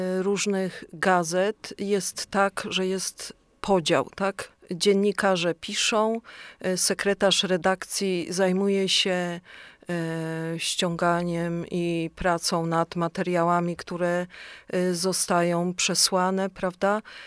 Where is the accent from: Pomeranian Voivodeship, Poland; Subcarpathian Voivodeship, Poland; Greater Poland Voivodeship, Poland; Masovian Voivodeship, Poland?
Greater Poland Voivodeship, Poland; Ostrów Wielkopolski; bo ja nie jestem z Kalisza, pochodzę z Ostrowa i mieszkam w Ostrowie.